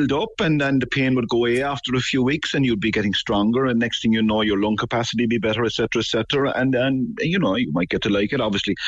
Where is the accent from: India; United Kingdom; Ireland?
Ireland; Aghabullogue, Munster; born there; now in Blarney, Ireland; No, I was born in Ahabulag. I'll be leaving Blarney. I'm living in Blarney.